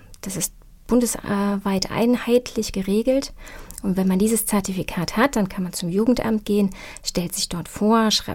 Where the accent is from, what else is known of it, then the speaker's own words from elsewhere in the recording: Bavaria, Germany; Also ich komme ursprünglich aus Bayern, habe dann längere Zeit in anderen Teilen Deutschlands gewohnt